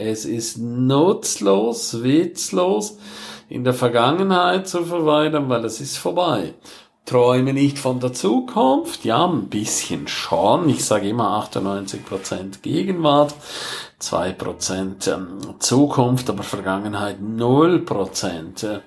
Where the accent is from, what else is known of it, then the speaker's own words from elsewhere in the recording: Graubünden, Switzerland; first language Romansh; German is a second language; Meine Muttersprache ist Rätoromanisch für diejenigen, die es nicht wissen. Das ist die vierte Landessprache der Schweiz.